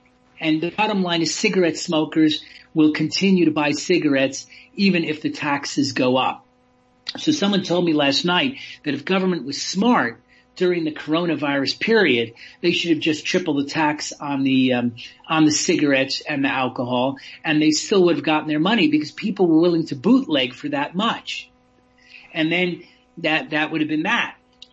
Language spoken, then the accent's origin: English; United States; accent: American; now in South Africa; I'm an American accent; you can hear it. I've been in South Africa a long time. I'm a South African citizen now.